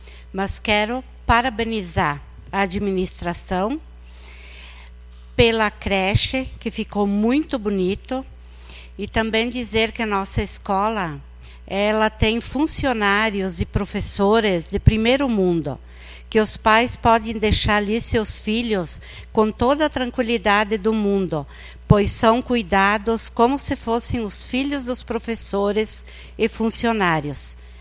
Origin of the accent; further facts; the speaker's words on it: Engenho Velho, Rio Grande do Sul, Brazil; Porque, meu Deus, olha nós, engenho velhense, com tanto desse asfalto, ó.